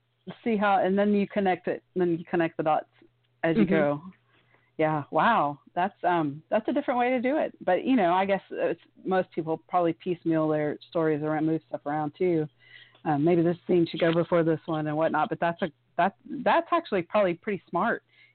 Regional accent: Texas, United States; you know, I'm from Texas, and I really don't have that bad of an accent, except when I start drinking

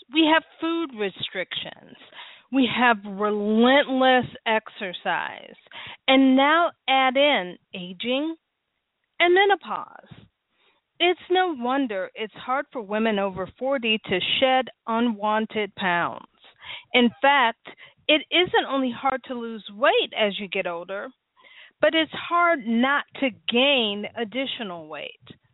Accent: Cleveland, Ohio, United States; now in Charlotte, United States; I live in Charlotte now. I'm originally from Cleveland.

